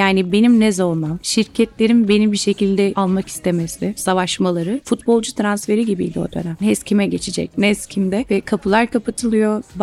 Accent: Beyoğlu, Istanbul, Turkey; Aşığım Beyoğlu'na ben. Çok seviyorum. Ve hala da korunmasından yanayım. Oralarda büyüdüm

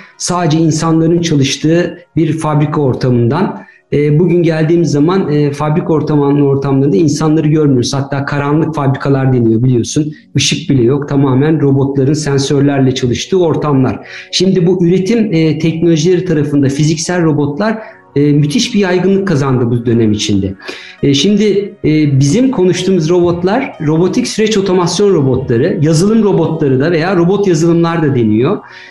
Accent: Ankara, Turkey; Ben 1969 Ankara doğumluyum. Bütün eğitim hayatım Ankara'da geçti.

